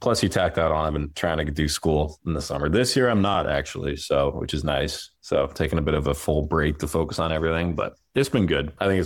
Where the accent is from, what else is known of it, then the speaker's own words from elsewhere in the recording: Charlotte, North Carolina, United States; because I was from Charlotte. I was the only hockey player that was currently playing from Charlotte.